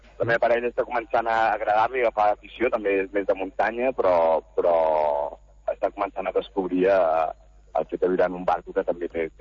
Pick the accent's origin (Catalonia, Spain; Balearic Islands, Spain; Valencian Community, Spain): Catalonia, Spain; soc criat més de terra endins, som d'Osona, la família